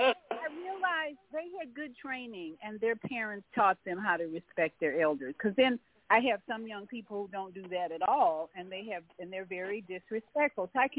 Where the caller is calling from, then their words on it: Florida, United States; in Florida, Grand Rising, and greetings to Brother Haq.